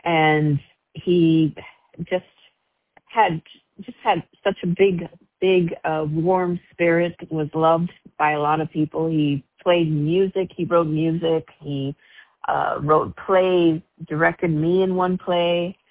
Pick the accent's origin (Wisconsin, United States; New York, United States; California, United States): New York, United States; I mean, he came from Oregon, I was from New York, and I'm half Dominican, half East Indian